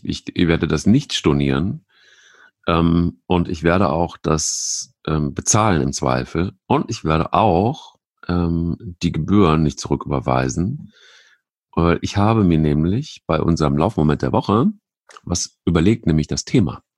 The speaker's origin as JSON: {"language": "German", "region": "Rhineland-Palatinate", "country": "Germany", "said": "Bei uns im Westerwald sagt man schibbelig."}